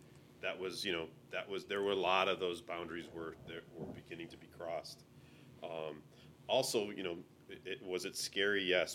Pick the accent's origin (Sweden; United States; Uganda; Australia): United States; Like I, as an American, I say to myself